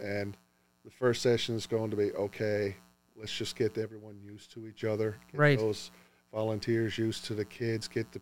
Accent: Newfoundland and Labrador, Canada; I'm from Newfoundland, so I went up through the provincial system.

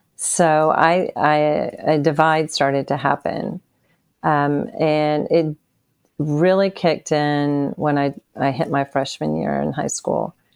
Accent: Bristol, United States; I was born and raised in Bristol, Virginia, Tennessee, to … my parents.

